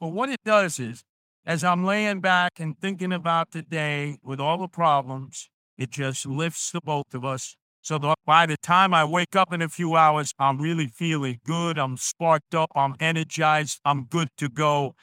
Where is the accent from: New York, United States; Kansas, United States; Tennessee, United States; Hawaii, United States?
New York, United States; Coney Island; So remember, all of you in Popcast, as I come from Coney Island, I had to share my EDM experience that I love with all of you.